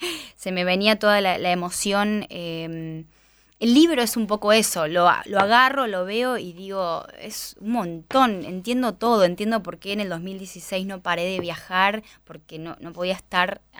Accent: Recreo, Catamarca, Argentina; yo vengo de un pueblo de Recreo, Catamarca, donde yo, toda la familia, siempre fuimos como muy, todos muy cercanos con el pueblo.

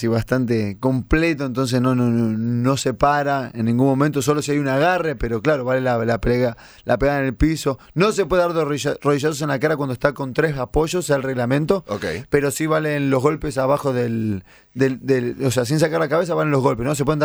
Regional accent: La Plata, Buenos Aires Province, Argentina; cuando vivía en La Plata, ¿no? Yo soy platense, para el que no sabe, cuando vivía en La Plata y estaba ahí terminando la escuela

